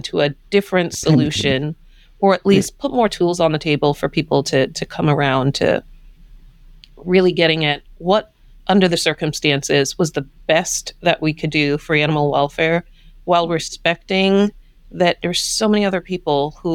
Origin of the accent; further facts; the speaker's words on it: Trinidad & Tobago; some people heard that I was originally from Trinidad, they started to tell me things